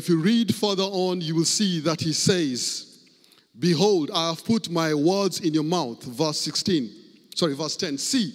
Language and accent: English; Kenya; When I was growing up in Kenya